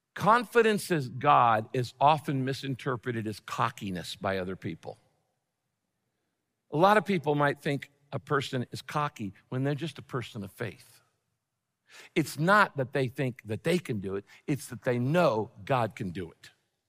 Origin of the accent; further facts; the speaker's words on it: California, United States; I'm a Californian, but I went to seminary in Texas.